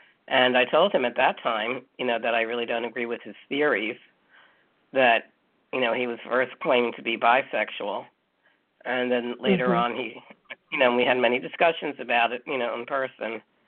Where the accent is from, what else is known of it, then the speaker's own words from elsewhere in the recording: United States; growing up in the Jewish community, that is a minority here in America